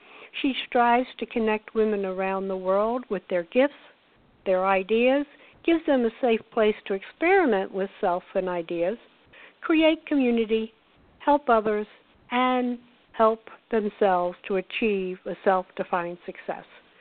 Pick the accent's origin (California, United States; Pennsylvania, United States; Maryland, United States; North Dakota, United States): Maryland, United States; And as I mentioned, I'm from Maryland, so this is a real treat for me to be totally out of state